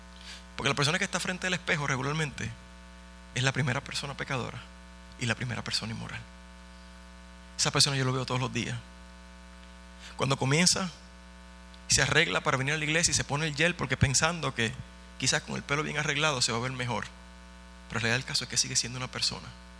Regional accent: Puerto Rico; Y será por la experiencia que yo tengo de donde yo vengo en Puerto Rico.

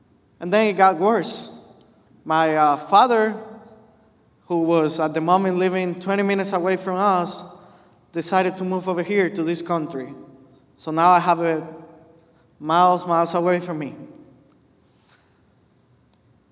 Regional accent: Puerto Rico; I was raised and born in Puerto Rico. I was raised in church all my life.

